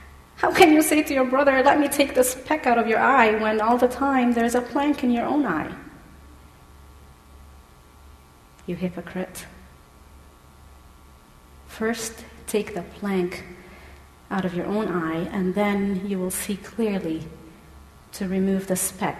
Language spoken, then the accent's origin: English; Egypt; trying to figure out where my accent is from, I am from Egypt